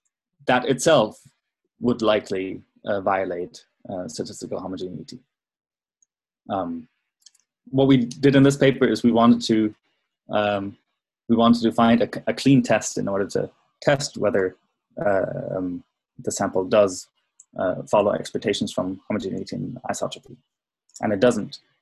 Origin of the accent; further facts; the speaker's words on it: Nuremberg, Bavaria, Germany; And so I'm showing you another picture, also done in my hometown in Nuremberg